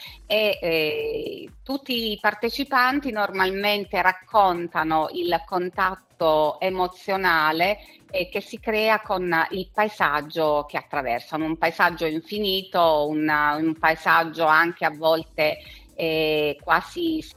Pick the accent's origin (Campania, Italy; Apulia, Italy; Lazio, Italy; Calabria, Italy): Apulia, Italy; San Severo; io sono di San Severo, in provincia di Foggia, quindi nel Tavoliere e nel Gargano